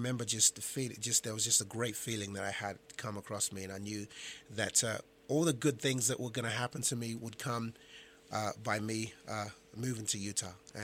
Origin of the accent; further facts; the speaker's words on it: England, United Kingdom; accent: English; I felt like out of place for obvious reasons because my English accent, you know, it was really weird.